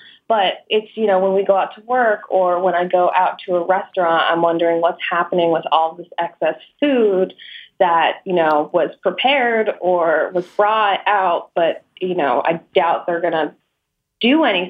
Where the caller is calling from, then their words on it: Paoli, Pennsylvania, United States; I'm calling from Paoli, Pennsylvania.